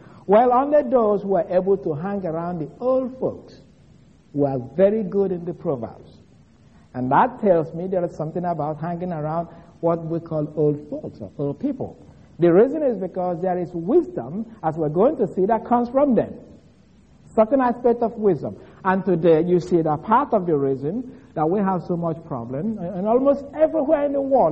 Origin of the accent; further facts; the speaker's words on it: Nigeria; I was growing up in Nigeria. I grew up with a group of people where a proverb is something that is highly treasured.